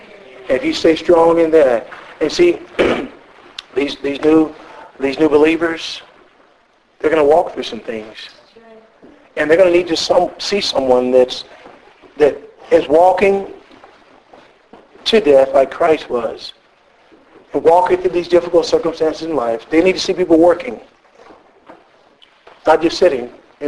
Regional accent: United States; Like I'm from the United States. People move to this state.

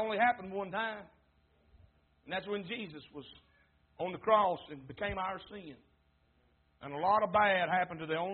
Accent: Southern US, United States; I mean, and I grew up in the South. Thank God I'm a Southerner.

